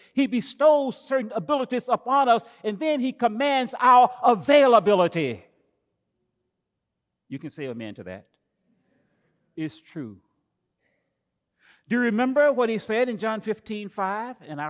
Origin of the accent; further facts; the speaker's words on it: the South, United States; I grew up in the South on a farm where cotton was the number one product that we raised.